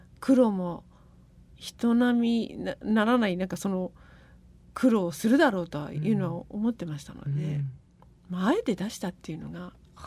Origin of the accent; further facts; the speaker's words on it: Kumamoto, Japan; also born or lived in Nagasaki; もう生まれは長崎なんですけど、幼少期育ったのは阿蘇山のふもとで。